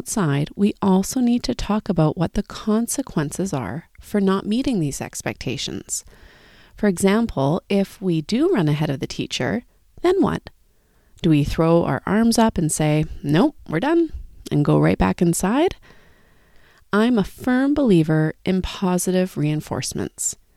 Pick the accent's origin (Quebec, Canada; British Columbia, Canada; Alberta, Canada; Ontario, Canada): British Columbia, Canada; Richmond; I grew up in Richmond, British Columbia, Canada, with my parents, older brother, and younger sister.